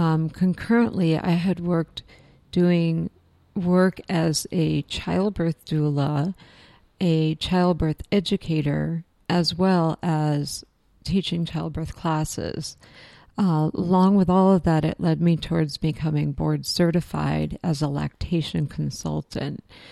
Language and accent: English; Springfield, Massachusetts, United States; I grew up in and around Springfield, Massachusetts, which is about 2 hours inland from Boston, where we pronounce our R's.